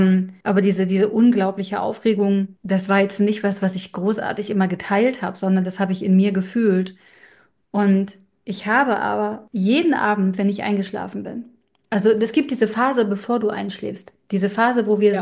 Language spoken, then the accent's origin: German; Germany; Ich bin ja in der DDR groß geworden.